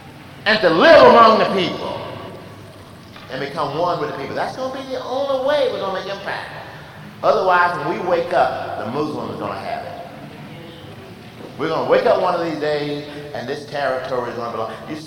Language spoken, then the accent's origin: English; the South, United States; accent: southern; Anything you misunderstood with my southern accent, you might have missed something.